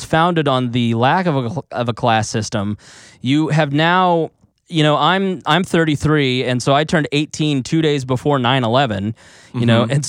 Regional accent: United States; I'm an American. I love America.

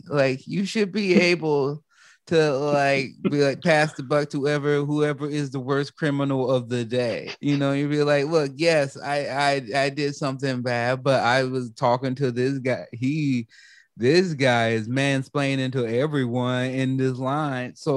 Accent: United States; She's Canadian. I'm American.

